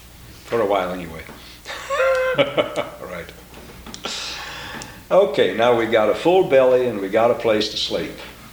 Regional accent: Austria; I was born and reared in Austria, so I went through the Hitler regime

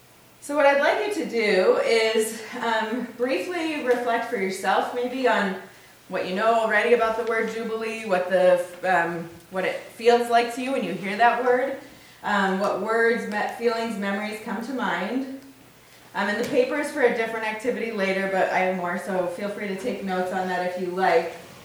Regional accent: Tacoma, Washington, United States; As I've told some of you, I'm from Tacoma, Washington, so not too terribly far away.

